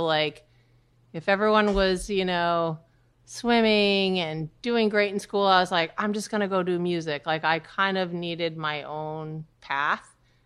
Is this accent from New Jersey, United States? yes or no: no; New Hampshire, United States; now in New York City, United States; When I said I'm from New Hampshire, I thought, you know, I really feel more like a New Yorker. I feel like I'm from Brooklyn at this point. But I was born and raised in New Hampshire.